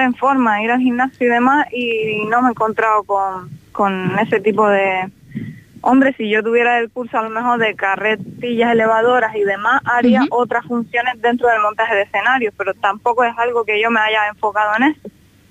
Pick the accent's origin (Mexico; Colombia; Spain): Spain; Las Palmas, Canary Islands; born there; el mismo pueblo donde yo nací, que se llama Guanarteme, que está en Las Palmas